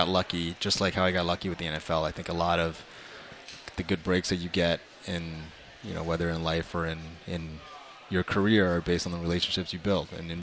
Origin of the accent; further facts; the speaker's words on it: Toronto, Ontario, Canada; now in United States; I didn't watch the Bills when I grew up in Toronto, so when I came here, the Eagles were my team.